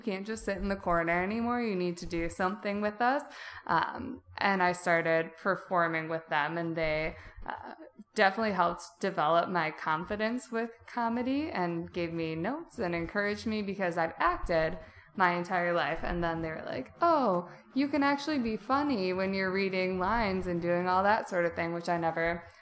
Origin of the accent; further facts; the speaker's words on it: Milwaukee, Wisconsin, United States; born there; I used to live in Wisconsin. I was born in Milwaukee and was there for my first couple years of life, and then we kept coming back.